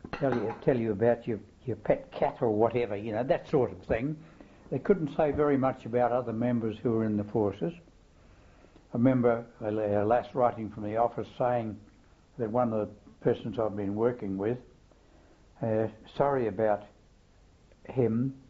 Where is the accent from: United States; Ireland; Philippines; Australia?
Australia; anything that identified us as Australian, felt hats, badges and so on